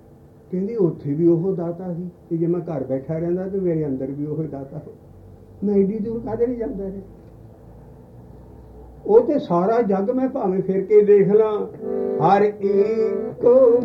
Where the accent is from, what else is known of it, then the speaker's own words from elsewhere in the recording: Punjab, India; born there; ਮੇਰਾ ਜਨਮ ਹੋਇਆ ਸਾਰਾ ਉਹ ਪਿੰਡ ਬਾਬੇ ਵਿਕਾਲੇ ਦੇ ਲਾਗੇ।